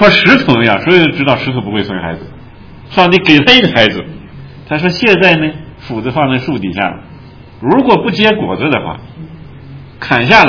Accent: China; 我们都是中国人，我们讲自己的例子没错。

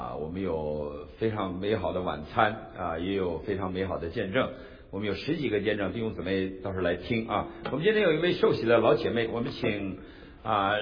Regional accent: China; 过去在我们在中国大陆成长的过程中，我们对教会都有一些误解。

